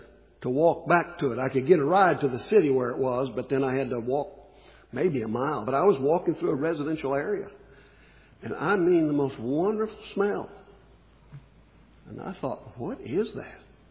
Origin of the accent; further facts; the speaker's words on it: West Virginia, United States; when I first came to Iowa, you know, I'm brand new to this area. I was raised in West Virginia.